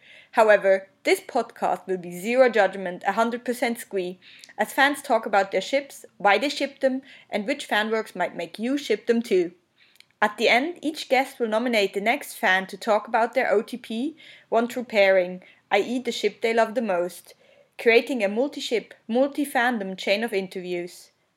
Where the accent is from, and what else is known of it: Switzerland; first language Swiss German; English is a second language